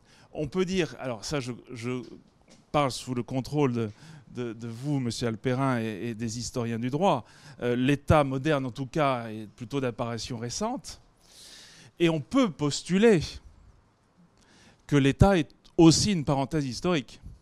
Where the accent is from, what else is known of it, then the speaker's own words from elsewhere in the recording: Nice, Provence-Alpes-Côte d'Azur, France; je suis niçois, je viens de l'école de Nice